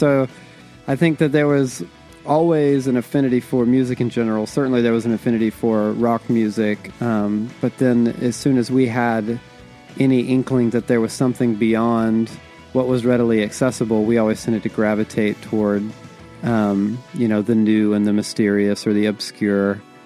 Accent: Georgia, United States; My dad, we grew up in Southeast Georgia.

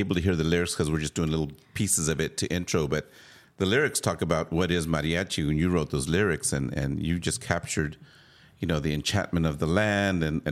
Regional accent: San Antonio, Texas, United States; born there; Well, you know, I'm a Texan, Tejano. I was born in San Antonio.

